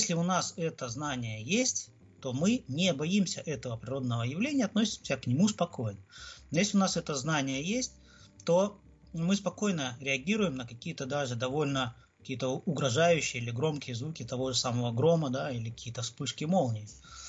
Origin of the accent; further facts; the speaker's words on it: Krasnodar, Krasnodar Krai, Russia; из Краснодара, приветствую вас